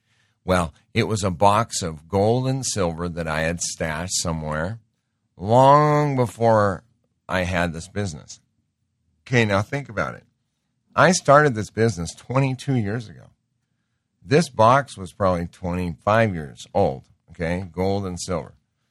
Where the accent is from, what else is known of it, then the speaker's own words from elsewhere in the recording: Montana, United States; And because I grew up in Montana and went to college in Bozeman, I got to test these things out in snow like you can't believe.